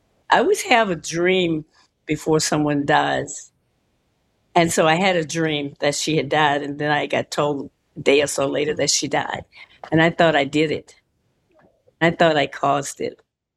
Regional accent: Kentucky, United States; born there; I was born in Kentucky a year before the end of World War II.

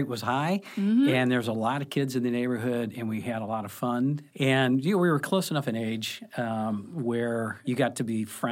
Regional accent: University City, Missouri, United States; I grew up in University City, a lot of big trees, but when we were probably 8, 9, 10 years old, we used to have those little bow and arrows, and we would go squirrel hunting with bow and arrows in University City

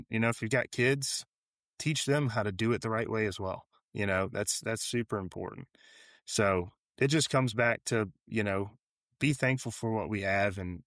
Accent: Louisiana, United States; growing up in Louisiana, we all grew up by the box.

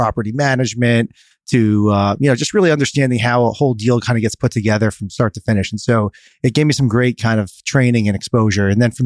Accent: Plantation, Florida, United States; I grew up actually not far from here. I grew up in Plantation, Florida. So born and raised down here. Although my dad's from Newark, New Jersey. My mom's from Long Island.

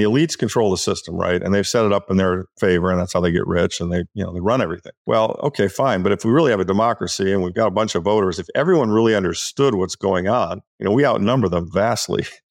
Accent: United States; I'm just writing it from an American perspective because I'm an American.

